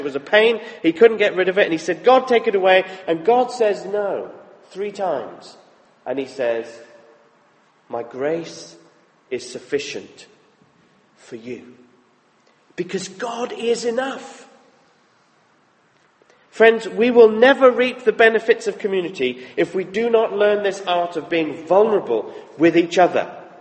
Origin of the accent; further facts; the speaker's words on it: the South, United States; I was raised in the South. We are Republicans by nature.